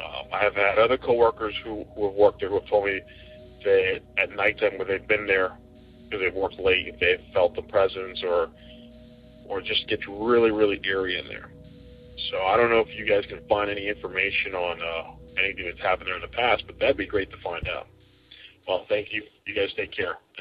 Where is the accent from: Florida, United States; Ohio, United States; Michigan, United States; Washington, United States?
Florida, United States; Miami; Good morning. … I'm from Miami, Florida.